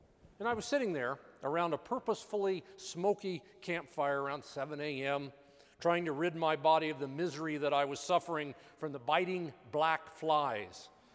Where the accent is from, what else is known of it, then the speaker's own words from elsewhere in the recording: Rossville, United States; it's interesting that there are two people here from my hometown of Rossville